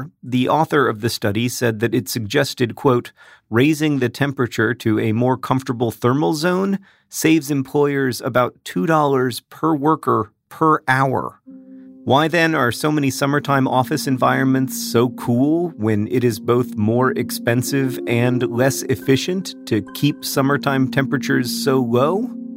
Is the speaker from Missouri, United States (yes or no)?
no; Orlando, Florida, United States; Like, I remember as a kid growing up in Orlando, Florida, I almost never needed a sweatshirt